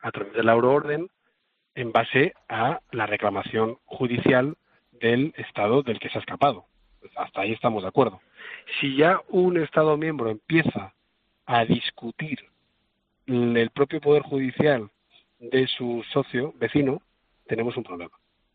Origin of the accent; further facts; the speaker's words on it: Spain; me siento despreciado como español